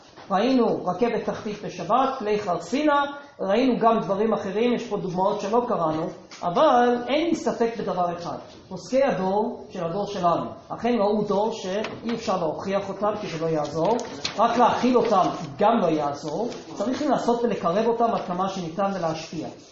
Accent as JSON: {"language": "Hebrew", "country": "United States", "tie": "born or raised there", "said": "אני גדלתי בארצות הברית, רק שמעתי את השם שלו."}